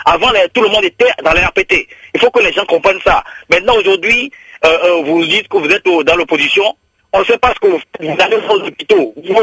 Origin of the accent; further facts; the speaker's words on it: Togo; moi je suis togolais comme les invités que vous avez